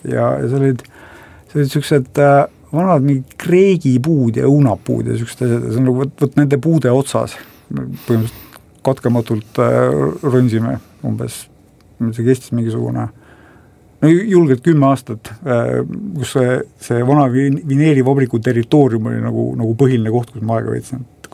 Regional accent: Kuressaare, Saare County, Estonia; olen Kuressaarest jah , et elasin ütleme bussijaama kandis , Ida-Niidu ja Kesklinna vahel siis

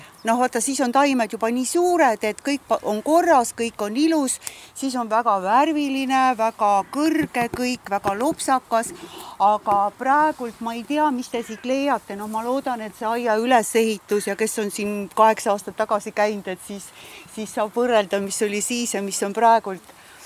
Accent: Tallinn, Harju County, Estonia; ise ma olen siia tulnud Tallinnast, aga teate, ma hakkasin arvutama, ma olen 17 aastat siin teal

